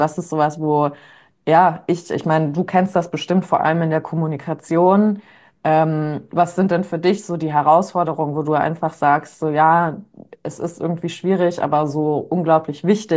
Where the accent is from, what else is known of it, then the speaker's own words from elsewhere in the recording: New York, United States; ich bin ja in New York aufgewachsen